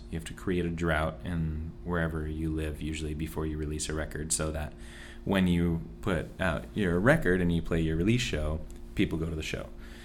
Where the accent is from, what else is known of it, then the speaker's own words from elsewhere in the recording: Arizona, United States; because I grew up in Arizona, of course I would think of a mariachi band